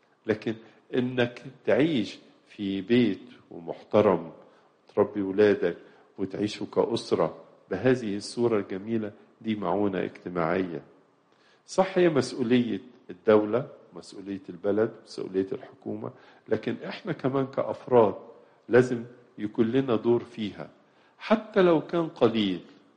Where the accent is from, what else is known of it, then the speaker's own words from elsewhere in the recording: Egypt; من أعظم الإنجازات اللي حصلت في بلادنا مصر في السنين القليلة اللي فاتت دي